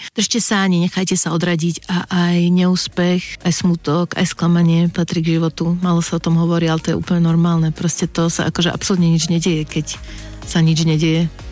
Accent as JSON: {"language": "Slovak", "town": "Bratislava", "region": "Bratislava Region", "country": "Slovakia", "tie": "born or raised there", "said": "Sme išli z Pentagonu. Tam som si svoje odkrútila a vrátila som sa do prostredia prirodzeného pre vývoj dieťaťa. Ja som až priam Pentagončanka"}